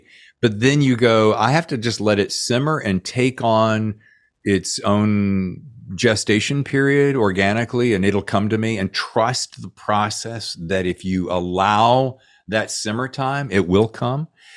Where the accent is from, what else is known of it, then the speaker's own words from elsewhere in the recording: the South, United States; I call it simmer because I'm from the South and things percolate on in a percolator and a simmer on a stove, right?